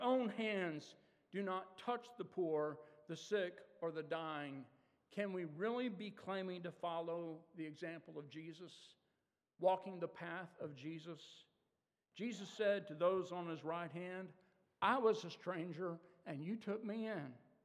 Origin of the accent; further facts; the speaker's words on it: Dallas, Texas, United States; One of my favorite memories from being a kid growing up in the Church of Christ in suburban Dallas